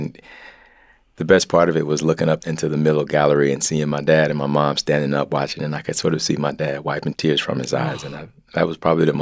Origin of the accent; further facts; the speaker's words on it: Bessemer, Alabama, United States; And I say I'm from Birmingham. I'm really from a town called Bessemer, which is about half an hour south of Birmingham.